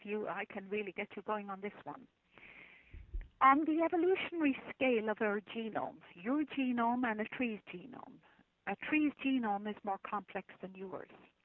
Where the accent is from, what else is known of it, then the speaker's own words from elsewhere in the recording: Ireland; first language Irish; English is a second language; And of course, I'm from Ireland, and my first language is an Gaelic.